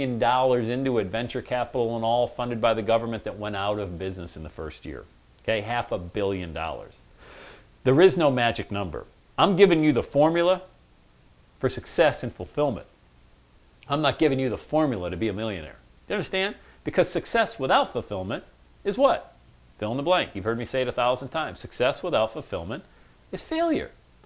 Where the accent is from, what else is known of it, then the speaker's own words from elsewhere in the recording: Bradford, Pennsylvania, United States; I grew up in Bradford, PA.